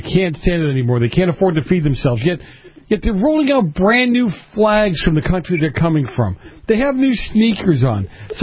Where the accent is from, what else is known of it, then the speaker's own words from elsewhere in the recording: Boston, Massachusetts, United States; see, I grew up in Boston. I grew up at a time when there was immigration coming in from Italy